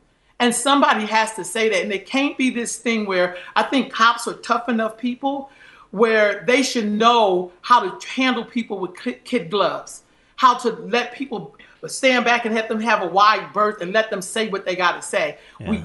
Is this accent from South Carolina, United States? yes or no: yes; St. Helena, South Carolina, United States; My parents are Black. We're from the Deep South. We're from South Carolina. We're from St. Helena.